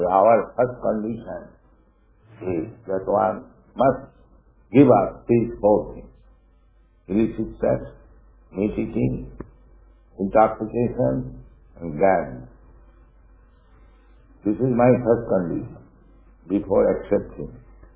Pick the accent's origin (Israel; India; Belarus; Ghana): India; moved away as an adult; now in New York, United States; I came from India alone, New York, 1965.